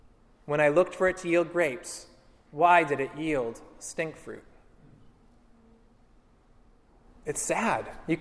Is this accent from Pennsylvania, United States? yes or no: yes; Pennsylvania, United States; there's a Pennsylvania U.S. House of Representatives guy who's actually from very near my hometown in Pennsylvania.